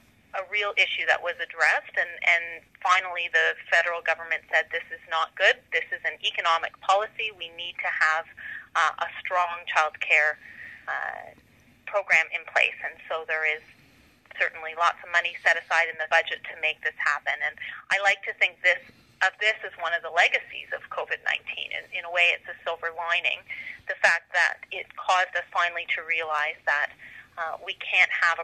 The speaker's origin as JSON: {"language": "English", "town": "Cobourg", "region": "Ontario", "country": "Canada", "tie": "born or raised there", "said": "So as I've mentioned, I'm born and raised in Cobourg."}